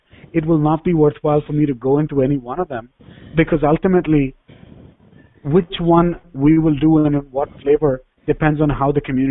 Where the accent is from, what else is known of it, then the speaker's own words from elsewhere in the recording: India; English is a second language; But being Indian, one of the things that I've realized is there's a hidden mission behind this, and that is to showcase India as the global superpower for IT and related services.